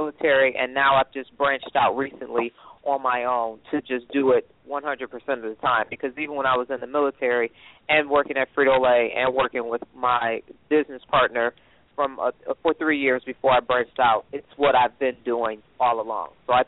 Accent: Detroit, Michigan, United States; I'm originally from Detroit, so really didn't have a leadership background

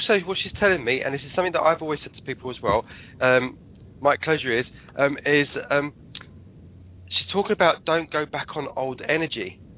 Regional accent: England, United Kingdom; now in Wales; I'm an Englishman living in Wales, but I still love the accent.

